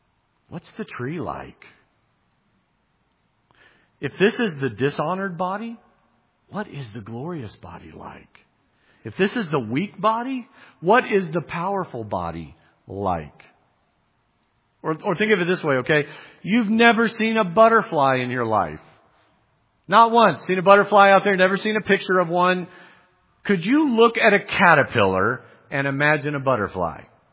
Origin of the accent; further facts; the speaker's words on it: Midwest, United States; Okay, I'm from the Midwest. I've seen a whole lot of stalks of corn.